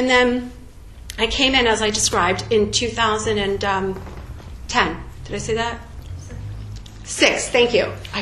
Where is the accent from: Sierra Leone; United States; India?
United States; Eatontown, New Jersey; So I grew up in Eatontown, New Jersey.